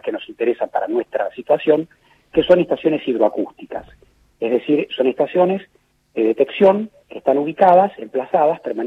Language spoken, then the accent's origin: Spanish; Argentina; yo soy embajador argentino ante todos los organismos internacionales que están en Viena.